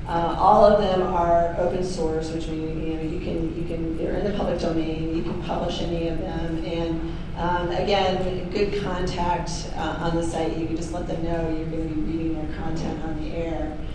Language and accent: English; Ames, Iowa, United States; a shooting in Ames, which is my hometown, 40 miles north of here